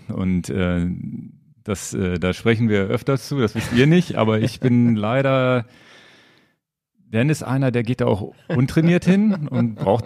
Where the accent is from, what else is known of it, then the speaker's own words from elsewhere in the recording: Lower Saxony, Germany; Ich fahre ja so als Niedersachse hier ein Zeitfahrrad